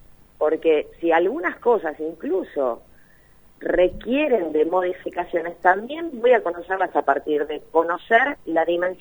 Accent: La Plata, Buenos Aires Province, Argentina; que nosotros que somos platenses sabemos que por ahí se alquila mil veces

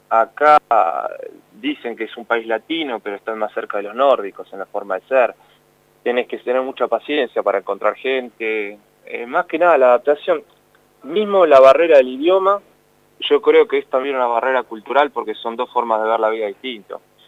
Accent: Mar del Plata, Buenos Aires Province, Argentina; moved away; dije, bueno, sí, soy de Mar del Plata.

